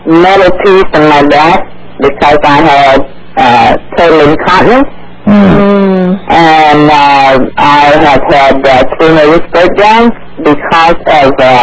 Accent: Arkansas, United States; now in Anaheim, United States; I'm originally from Arkansas, but I live in Anaheim, California.

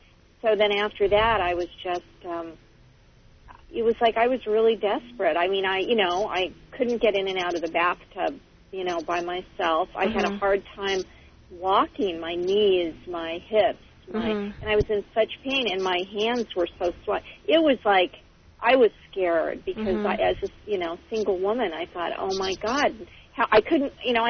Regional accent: Glendale, California, United States; Well, I'm in outside sales, and I'm from Glendale, California.

